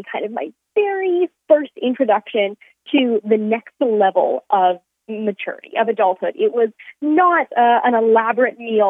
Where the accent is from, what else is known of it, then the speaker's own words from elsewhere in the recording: Canada; also born or lived in Texas; I am from Canada, so if I say about funny, you'll know why. I was born and raised here, though I also spent some time living in Texas as a kid while my dad went to school.